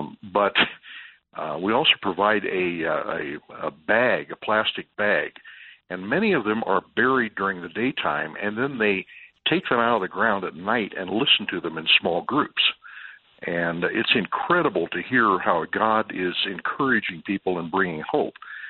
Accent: Kansas, United States; And, I come from Kansas, and I barely speak Kansas.

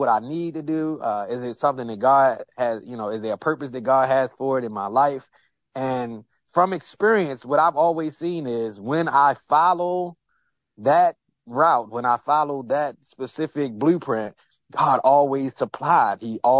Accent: Baltimore, Maryland, United States; now in Bradenton, United States; Here I am from Baltimore all the way to Bradenton, Florida.

